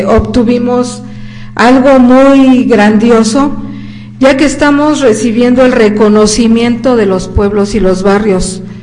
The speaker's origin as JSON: {"language": "Spanish", "town": "Iztacalco", "region": "Mexico City", "country": "Mexico", "said": "Yo vengo de Iztacalco, pero esto es a nivel Ciudad de México."}